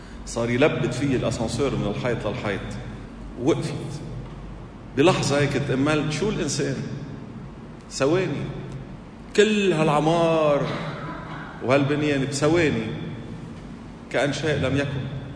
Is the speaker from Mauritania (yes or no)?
no; Lebanon; سألونا كنا طالعين عم نصلي انتم منين، قلنا لهم من لبنان